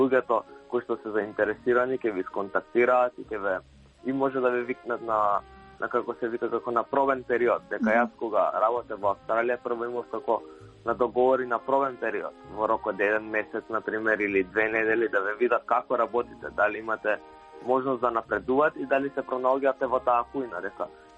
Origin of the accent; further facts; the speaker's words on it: Skopje, North Macedonia; а јас сум од Скопје и требаше да патувам секој ден до Велес.